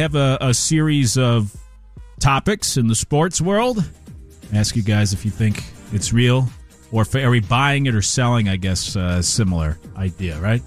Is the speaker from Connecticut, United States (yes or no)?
yes; Connecticut, United States; I grew up in Connecticut, a fan of UConn